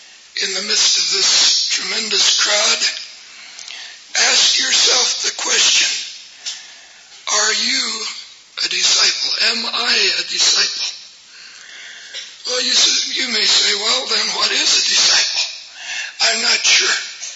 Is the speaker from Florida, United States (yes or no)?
no; Salem, Oregon, United States; visited my hometown in Salem, Oregon